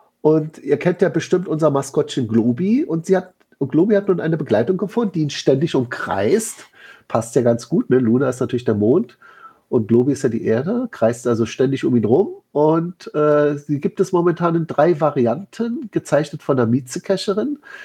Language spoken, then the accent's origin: German; Berlin, Germany; Also ich bin ja aus Berlin und Köln ist nicht gerade um die Ecke